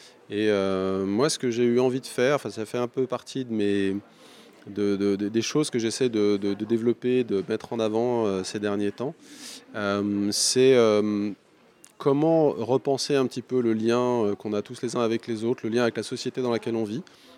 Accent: Vitry-sur-Seine, Île-de-France, France; Je viens de Vitry-sur-Seine.

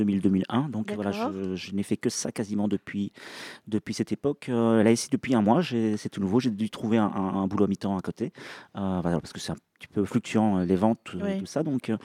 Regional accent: Paliseul, Wallonia, Belgium; Alors je viens de Belgique, pas très loin d'ici, dans les Ardennes belges, donc juste de l'autre côté de Sedan en fait, une petite commune qui s'appelle Palizel.

